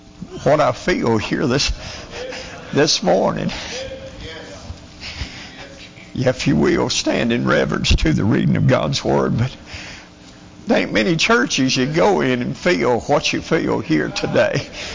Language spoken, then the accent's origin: English; Mount Airy, North Carolina, United States; we're from Mount Uri and lived there all my life. And everybody relates it to Mayberry.